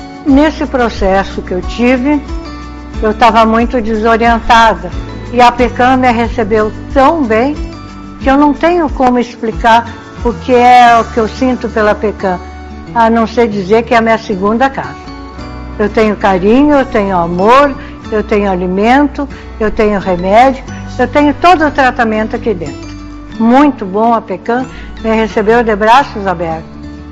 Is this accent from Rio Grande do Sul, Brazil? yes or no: yes; Santa Maria, Rio Grande do Sul, Brazil; tenho 76 anos, sou de Santa Maria